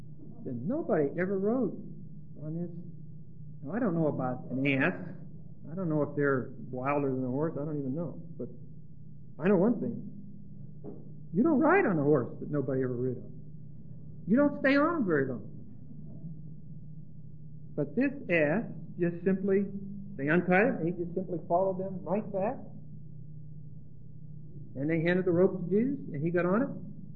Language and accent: English; Pittsburgh, Pennsylvania, United States; So those teenagers found out that I was from Pittsburgh, and I didn't know beans about horses. And this was in Texas. just south of Fort Worth.